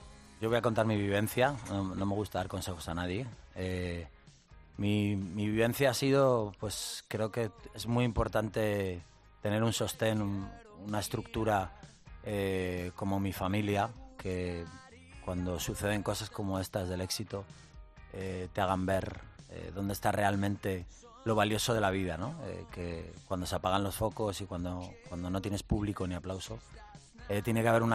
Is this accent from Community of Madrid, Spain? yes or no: yes; Madrid, Community of Madrid, Spain; tenemos la suerte de tener un público súper fiel en mi tierra, en Madrid.